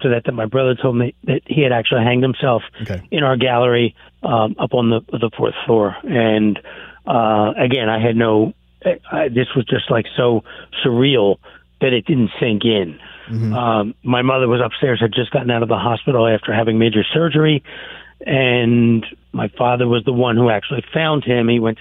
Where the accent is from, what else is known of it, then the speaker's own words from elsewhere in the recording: Philadelphia, Pennsylvania, United States; I'm actually from Philadelphia, even though right now we're spending a lot of our time in South Florida